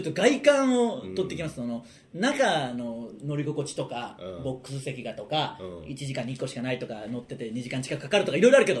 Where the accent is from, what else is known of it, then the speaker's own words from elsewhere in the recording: Okayama, Japan; 岡山にもまた帰ってまして、